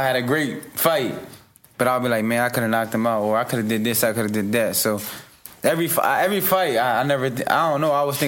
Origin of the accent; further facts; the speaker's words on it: Philadelphia, Pennsylvania, United States; Like, if we Puerto Rican, we Puerto Rican. Just because we was raised in Philly, we raised in a different place, and you don't make us not Puerto Rican.